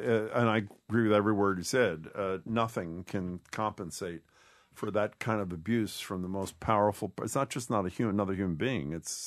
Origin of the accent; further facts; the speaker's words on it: Pennsylvania, United States; like in my home state of Pennsylvania